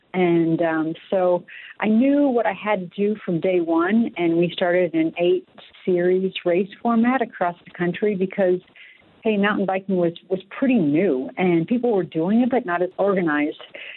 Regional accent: Colorado, United States; I mean, I grew up in Colorado. I'm an eighth generation native

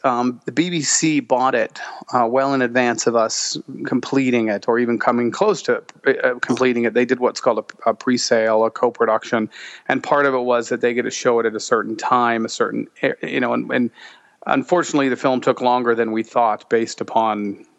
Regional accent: Pleasant Grove, Utah, United States; I was raised in Pleasant Grove, Utah, Manila, out in the middle of nowhere, to a Mormon family. I have a very large family, 5 sisters and 1 brother.

